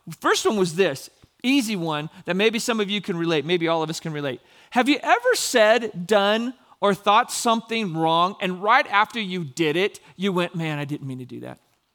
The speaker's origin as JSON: {"language": "English", "region": "California", "country": "United States", "tie": "born or raised there", "said": "I grew up in Northern California."}